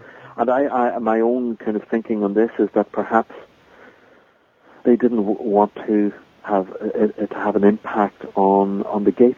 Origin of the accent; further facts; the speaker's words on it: Dublin, Leinster, Ireland; originally I come from Dublin, and you know, my childhood team in Dublin was